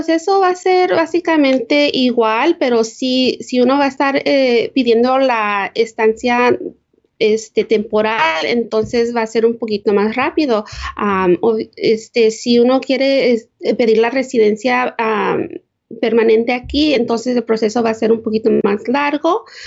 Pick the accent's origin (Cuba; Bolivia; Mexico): Mexico; now in United States; somos muchos mexicanos que quieren venir aquí a los Estados Unidos.